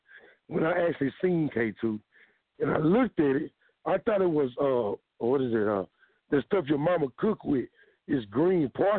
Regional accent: Fort Worth, Texas, United States; I'm from Fort Worth, Texas

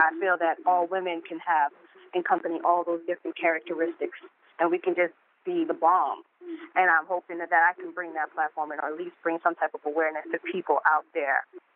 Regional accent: Massachusetts, United States; I come from the East Coast, Massachusetts. Family are both from Haiti.

